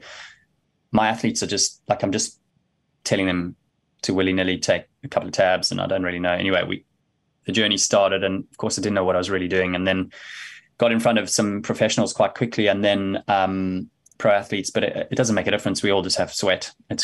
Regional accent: South Africa; now in Leeds, United Kingdom; It's into my sixth year now up in Leeds in the UK. Obviously I'm South African, met you in PE

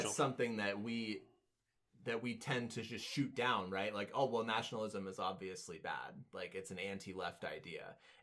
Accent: United States; Because we come from America where it's like, oh, well, multiculturalism is the name of the game, right?

